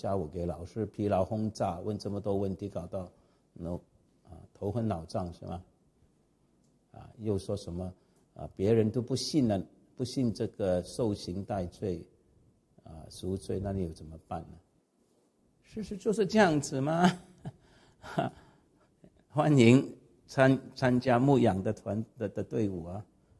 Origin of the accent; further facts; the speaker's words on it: Hong Kong; 比方说我最不喜欢广东人，我们香港人呢